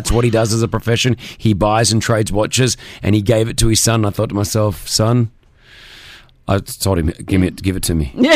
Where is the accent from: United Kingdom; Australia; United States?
Australia; Growing up in Australia